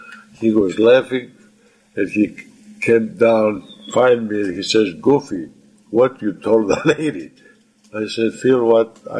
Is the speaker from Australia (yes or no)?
no; Greece; English is a second language; moved away as an adult; another thing happens to me the first day when I came from Greece, because I was hurt that time. I was 32 years old when I came. And, new country, I have to stay here, to live here, and I'm so helpless.